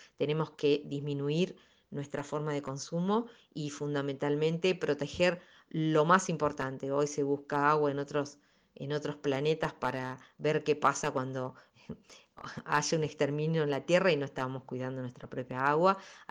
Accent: Argentina; Nosotros como Argentina ya desde fines de junio ya consumimos todos los recursos pensados para el año 2022

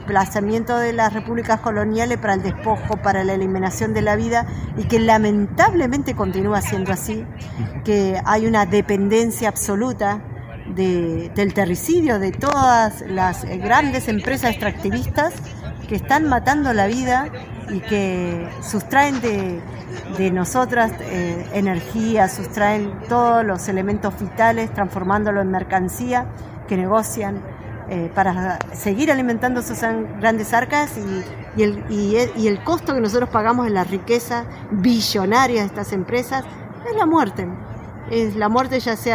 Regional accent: Corcovado, Chubut, Argentina; Vengo de Los Piliamahuiza, de Corcovado, Chubut, pertenezco al Movimiento Mujeres Indígenas por el Buen Vivir

